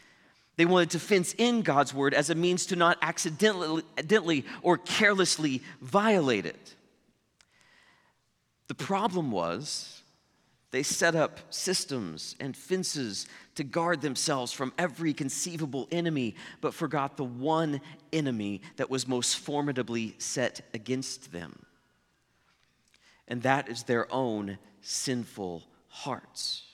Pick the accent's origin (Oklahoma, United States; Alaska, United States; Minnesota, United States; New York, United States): Oklahoma, United States; Ponca City; That's roughly a walk from here to my hometown of Ponca City in north central Oklahoma.